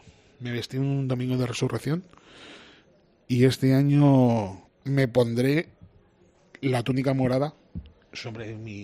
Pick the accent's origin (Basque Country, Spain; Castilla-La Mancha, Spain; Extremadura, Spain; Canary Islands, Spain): Castilla-La Mancha, Spain; El Torno; yo no soy de Ciudad Real, yo soy de El Torno.